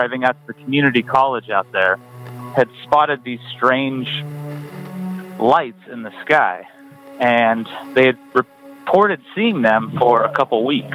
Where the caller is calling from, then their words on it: Phoenix, Arizona, United States; I'm calling from Phoenix, Arizona.